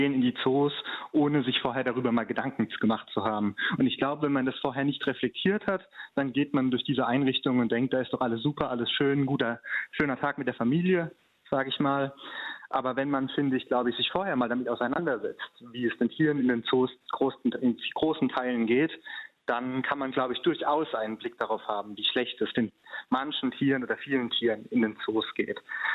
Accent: Mannheim, Baden-Württemberg, Germany; ich komme ja aus Mannheim

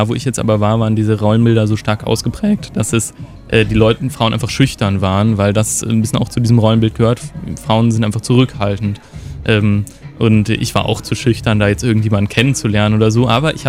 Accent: Cologne, North Rhine-Westphalia, Germany

